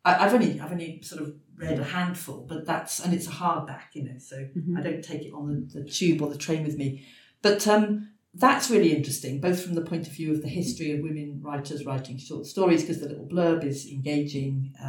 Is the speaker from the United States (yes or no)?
no; Wales, United Kingdom; and also Dylan Thomas, I suppose being Welsh, I have to sort of mention Dylan Thomas